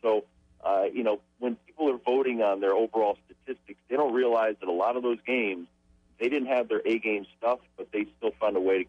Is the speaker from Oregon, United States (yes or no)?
no; Connecticut, United States; The one thing growing up in Connecticut, I was always a good hitter.